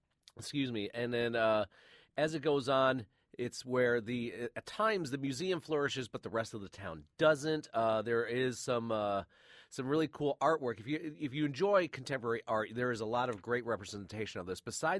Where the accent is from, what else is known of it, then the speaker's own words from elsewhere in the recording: Flint, Michigan, United States; this reminded me of my hometown of Flint, Michigan